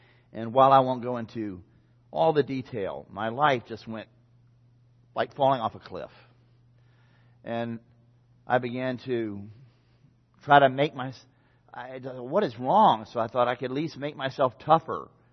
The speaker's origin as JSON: {"language": "English", "town": "Norfolk", "region": "Virginia", "country": "United States", "tie": "born or raised there", "said": "When I grew up here in Norfolk, I was privileged to grow up in a successful family. My dad was an attorney here in town and still is."}